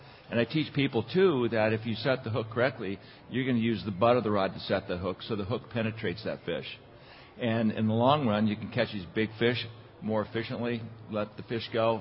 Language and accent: English; Aspen, Colorado, United States; When I grew up in Aspen, the first time I saw a fly line arcing across space in the local park, I thought, wow, that's really cool.